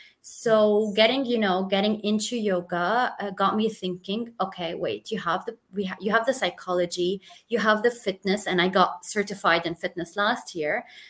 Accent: Beirut, Beirut Governorate, Lebanon; also born or lived in Belgium; Basically, I was born in Belgium and raised there until the age of 6. And then my parents moved back to Beirut, their hometown.

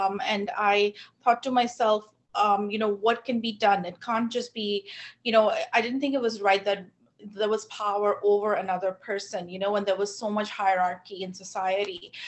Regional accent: India; I saw the deep impact of classism and casteism in my community and folks around me growing up in India.

